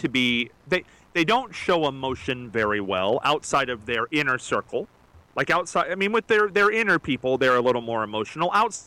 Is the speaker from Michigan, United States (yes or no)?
no; Marion, Ohio, United States; I don't think people knew I was from Marion.